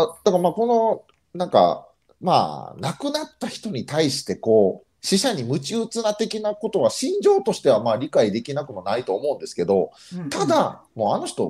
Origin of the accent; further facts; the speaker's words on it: Nara, Japan; うん、なるほど、なるほど。僕の地元。いいですね、奈良県。